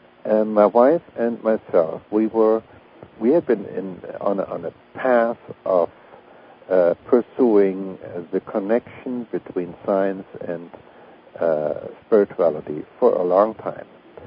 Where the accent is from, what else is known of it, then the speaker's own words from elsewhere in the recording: Germany; English is a second language; moved away as an adult; now in United States; I was raised and educated in Germany, as you might hear. And I came to this country quite a while ago.